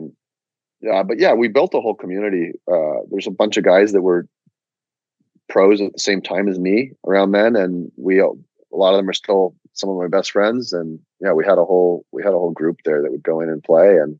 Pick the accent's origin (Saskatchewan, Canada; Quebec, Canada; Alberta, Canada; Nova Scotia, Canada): Nova Scotia, Canada; Halifax; also born or lived in Toronto; Halifax. I was born in Toronto, but I grew up in Halifax.